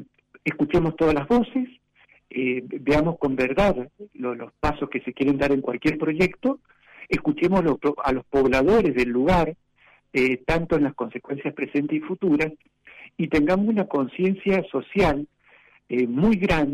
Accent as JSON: {"language": "Spanish", "country": "Argentina", "said": "Nos ha hecho mucho mal como Argentina, ahora me extiendo un poquito."}